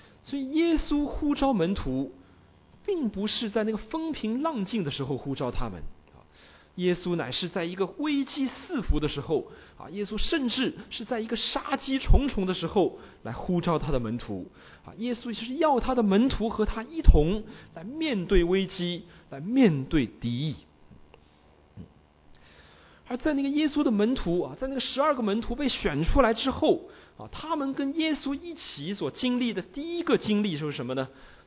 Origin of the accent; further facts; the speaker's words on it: China; 这个不是我们中国人传统说的那个天伦之乐的那个天伦哈